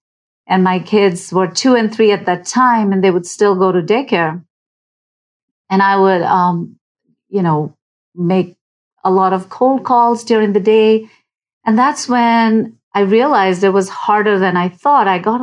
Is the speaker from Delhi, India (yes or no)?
yes; New Delhi, Delhi, India; moved away as an adult; now in United States; I'm an immigrant. I grew up in New Delhi, India, and I came to the United States in 1987